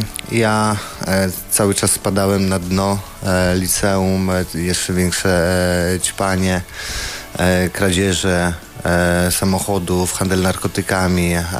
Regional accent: Ząbki, Masovian Voivodeship, Poland; jestem spod Warszawy, z podwarszawskich Ząbek.

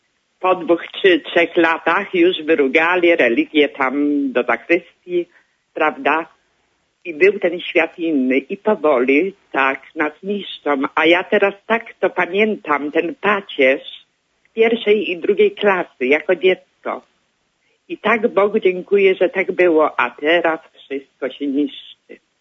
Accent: Papowo, Kuyavian-Pomeranian Voivodeship, Poland; pochodzę z parafii świętego Mikołaja, z Papowa.

